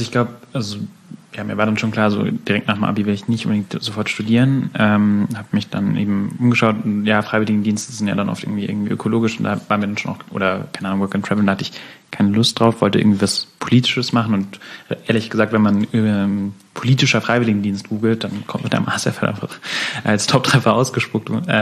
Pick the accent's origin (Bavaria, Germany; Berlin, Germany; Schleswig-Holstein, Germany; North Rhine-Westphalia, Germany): Bavaria, Germany; Munich; weil das so als Münchner irgendwie nicht so ganz auf der Landkarte bis dahin war.